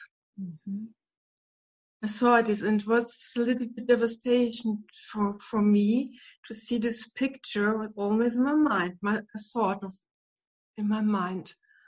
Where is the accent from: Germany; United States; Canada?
Germany; English is a second language; It's not so easy for me. I'm from Germany